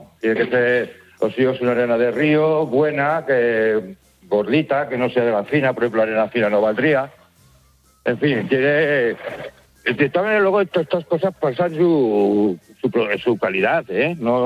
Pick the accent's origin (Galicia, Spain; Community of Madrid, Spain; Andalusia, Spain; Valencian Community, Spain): Community of Madrid, Spain; Guadarrama; Pero vamos, yo soy de Guadarrama.